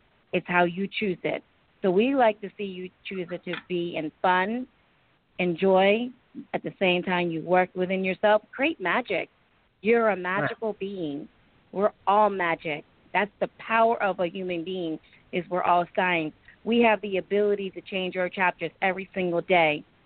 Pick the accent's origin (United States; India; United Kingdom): India; English is a second language; I say it in my language. I'm from India.